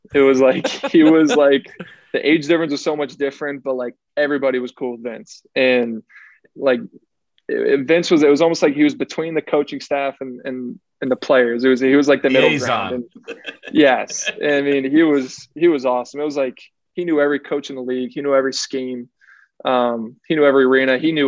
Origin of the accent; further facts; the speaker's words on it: Albany, New York, United States; I'm from Albany. It's not a big city.